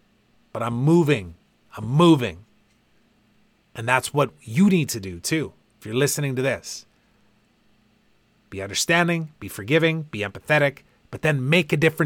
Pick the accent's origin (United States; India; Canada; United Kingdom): Canada; like winning the Stanley Cup as a young hockey player growing up in Canada.